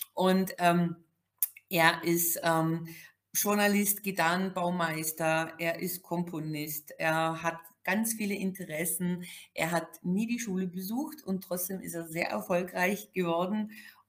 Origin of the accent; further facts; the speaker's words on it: Salzburg, Austria; born there; Also ich bin geborene Österreicherin.